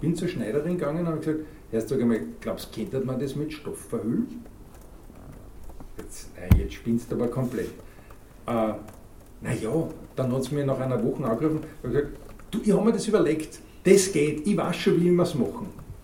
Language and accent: German; Retz, Lower Austria, Austria; Na ja, so Niederösterreich. Ja, wo in Niederösterreich? Na, tschechische Grenze. Na ja, wo? Na ja, da ist aus Retz, der Gegend um.